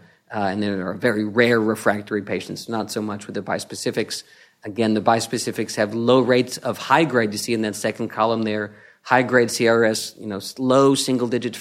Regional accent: New York, United States; I just want to remind people that I'm from New York. I talk real fast.

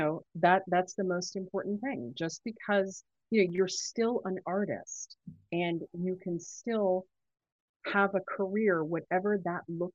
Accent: Canada; I'm still so geographically challenged as a Canadian.

